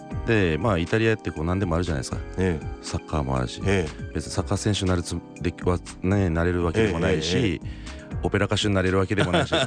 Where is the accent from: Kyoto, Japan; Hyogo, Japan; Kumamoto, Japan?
Kumamoto, Japan; 私たち熊本県民が阿蘇の恩恵を多大に受けてる